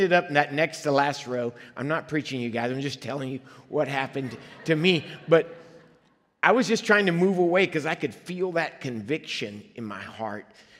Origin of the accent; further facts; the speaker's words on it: Liberia; I grew up in Liberia, West Africa. When I was 4 years old, my parents, who felt the call to missions, decided we were going to Liberia, and I don't even remember that part, but off we went, and so I grew up in the jungles of Liberia.